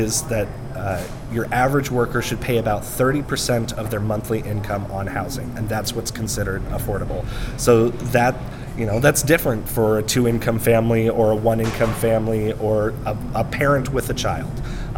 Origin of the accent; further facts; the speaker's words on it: Eugene, Oregon, United States; my mother now runs the site that is at our the church that I grew up in Eugene.